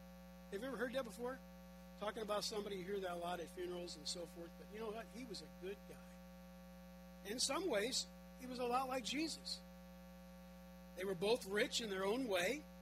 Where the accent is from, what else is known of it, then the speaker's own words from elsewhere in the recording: United States; born there; But I was born here in the United States of America, and that is a blessing.